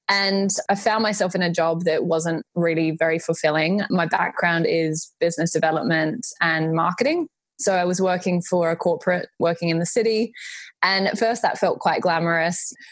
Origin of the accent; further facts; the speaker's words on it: Australia; moved away as an adult; now in London, United Kingdom; I grew up in Australia, and you'll immediately be able to hear from my accent. I'm an Aussie living in London. I moved to the UK 5 years ago, 5.5 years ago now, actually.